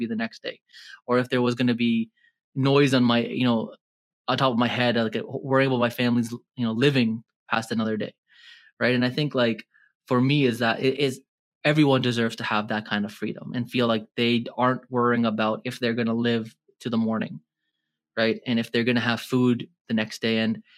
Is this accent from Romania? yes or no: no; Canada; born there; I was born here in Canada